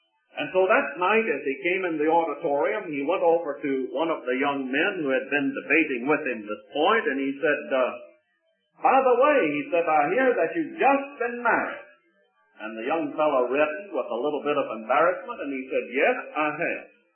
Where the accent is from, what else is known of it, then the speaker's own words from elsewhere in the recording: United States; But I think that as an American, I understood that.